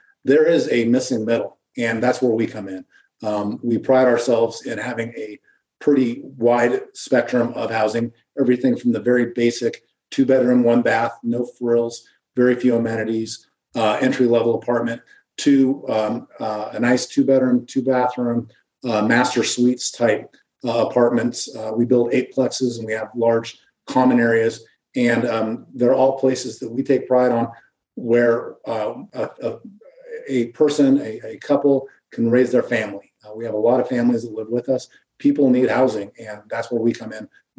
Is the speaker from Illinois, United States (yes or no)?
no; Reno, Nevada, United States; born there; I was born in Reno. My dad and his family moved here in the 40s. So we're part of this community.